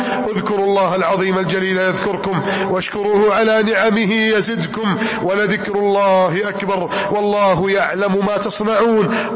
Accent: Egypt; هذه بلدنا مصر

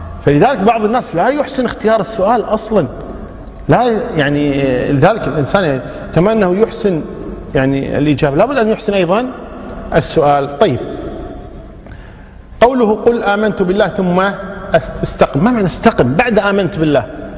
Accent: Kuwait; عندنا بالكويت أبو الزوجة شو نسميه؟

